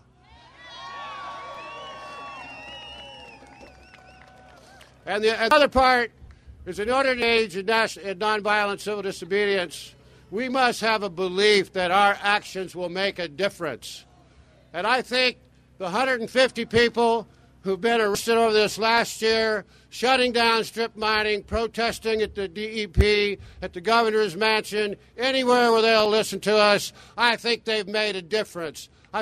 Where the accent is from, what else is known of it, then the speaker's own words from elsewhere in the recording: Louisville, Kentucky, United States; I'm from Louisville, Kentucky.